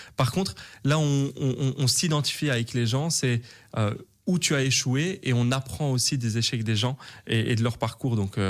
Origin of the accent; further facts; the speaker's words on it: Brussels, Belgium; j'ai 26 ans, je suis originaire de Bruxelles, ouais.